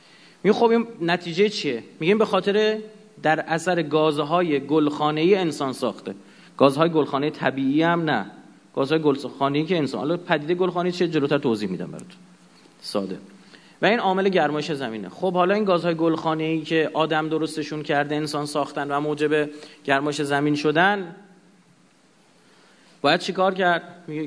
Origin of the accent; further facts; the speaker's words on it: Iran; من به عنوان یه مسلمان، به عنوان یه ایرانی